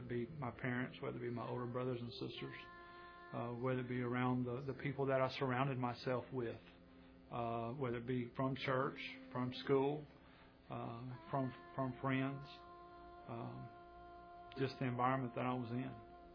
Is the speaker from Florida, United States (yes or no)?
no; Birmingham, Alabama, United States; born there; now in Madison, United States; I was born in Birmingham, Alabama. Growing up, I was the youngest of 9 kids.